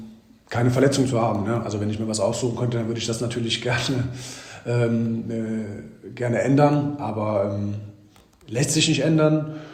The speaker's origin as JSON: {"language": "German", "town": "Krefeld", "region": "North Rhine-Westphalia", "country": "Germany", "tie": "born or raised there", "said": "Und deswegen ist das Krefeld immer meine Heimat."}